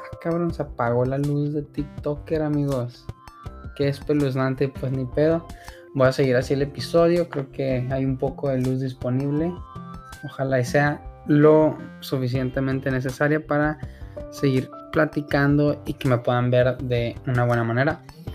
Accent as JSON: {"language": "Spanish", "town": "Ciudad Juárez", "region": "Chihuahua", "country": "Mexico", "said": "pues fueron en Ciudad Juárez, Chihuahua, de donde yo soy."}